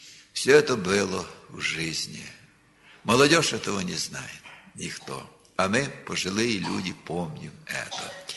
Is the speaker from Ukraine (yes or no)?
yes; Western Ukraine, Ukraine; Я родился в Западной Украине. Вот все эти переходы войск на восток и с востока опять на запад шли через нашу деревню. Нас эвакуировали.